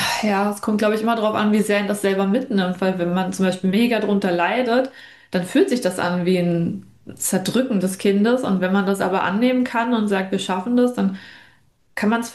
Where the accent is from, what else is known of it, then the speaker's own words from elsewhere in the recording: Baden-Württemberg, Germany; als hier bei uns in Baden-Württemberg.